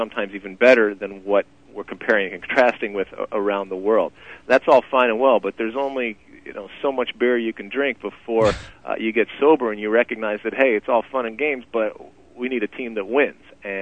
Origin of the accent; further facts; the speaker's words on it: Detroit, Michigan, United States; now in Los Angeles, United States; I grew up in Detroit, and I am a Red Wings fan.